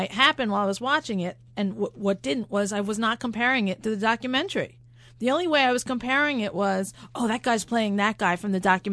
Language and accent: English; East Coast, United States; Growing up on the East Coast as a chick, it was just not something that appealed to me.